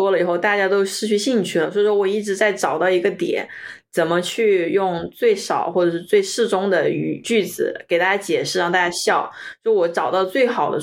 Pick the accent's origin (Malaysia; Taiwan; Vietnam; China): China; moved away as an adult; now in United States; 我现在我外婆还在给我打电话说什么时候回来报效祖国呀